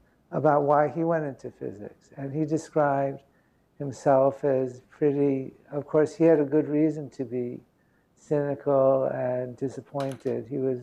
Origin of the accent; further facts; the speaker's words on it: Cincinnati, Ohio, United States; also born or lived in New York; I grew up in the United States. I'm from New York. I grew up in Cincinnati. I was a teenager in Cincinnati.